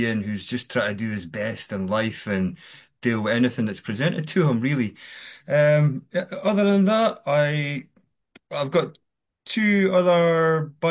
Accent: Scotland, United Kingdom; I'm from Scotland. It's maybe quite obvious to anyone.

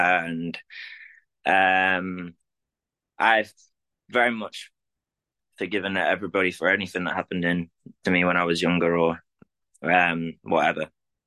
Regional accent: Sheffield, Yorkshire and the Humber, United Kingdom; I'm 29. I'm from England. I'm from a place called Sheffield.

